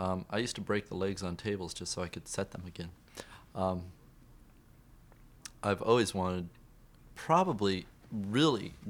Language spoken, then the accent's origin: English; Bakersfield, California, United States; I'm from Bakersfield. That's where I came from Bakersfield originally